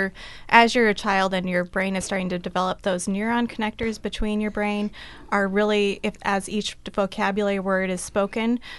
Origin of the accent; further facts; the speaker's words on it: Astoria, United States; also born or lived in Minnesota; so I grew up here in Astoria, and I actually moved away to Minnesota for quite a few years to be a librarian back there at a small college and also run a bookstore.